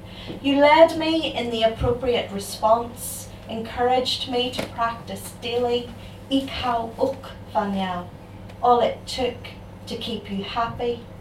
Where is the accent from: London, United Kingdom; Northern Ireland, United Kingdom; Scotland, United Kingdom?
Northern Ireland, United Kingdom; Belfast; I come down from Belfast, so it's absolutely lovely to be here.